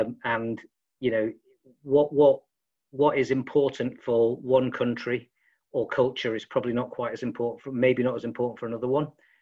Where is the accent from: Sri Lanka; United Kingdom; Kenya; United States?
United Kingdom; England; you'd think as an English person that that's a word that the US are familiar with, but they're not.